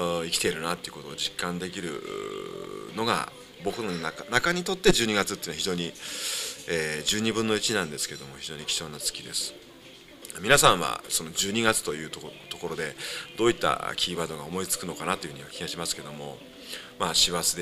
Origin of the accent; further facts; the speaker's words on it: Fukui, Japan; まあ、今地元に戻ってきて地元で再度生活をしてみて、改めて福井の良さというものをすごく感じます。